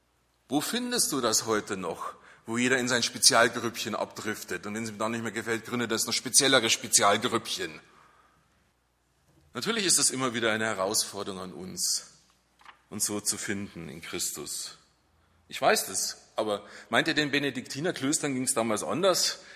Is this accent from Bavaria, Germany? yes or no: yes; Landshut, Bavaria, Germany; Das ist bei uns in Landshut noch ein bisschen breiter gesiedelt als bei euch.